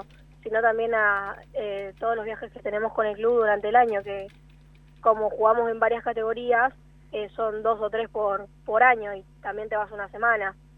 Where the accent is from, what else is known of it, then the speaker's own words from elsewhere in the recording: Mendoza, Argentina; nosotros somos de allá de Mendoza